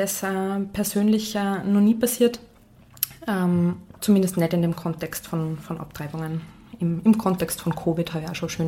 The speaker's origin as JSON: {"language": "German", "region": "Salzburg", "country": "Austria", "said": "In Salzburg, ich bin ursprünglich Salzburgerin"}